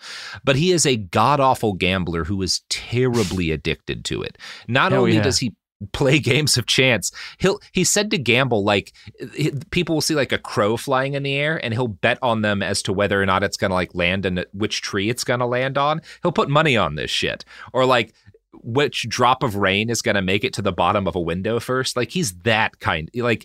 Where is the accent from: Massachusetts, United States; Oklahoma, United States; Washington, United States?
Oklahoma, United States; I come from Oklahoma, boy.